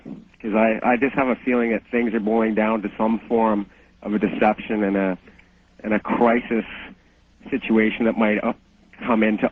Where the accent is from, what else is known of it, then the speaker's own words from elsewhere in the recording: Victoria, British Columbia, Canada; And I'm from Victoria, British Columbia.